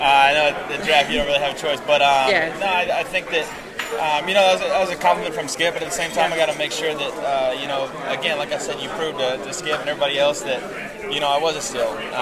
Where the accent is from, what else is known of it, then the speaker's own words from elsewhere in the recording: Texas, United States; I'm from Texas